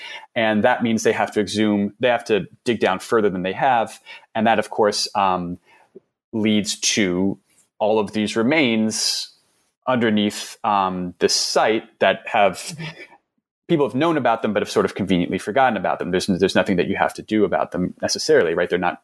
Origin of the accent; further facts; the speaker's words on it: New York City, New York, United States; So I'm from New York City